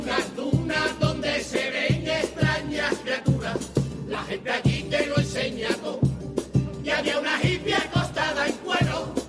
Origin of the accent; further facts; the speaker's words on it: Cuba; Y es que yo no se creía que soy de Cuba, en verdad. Que la cara está con pintura, soy cubano.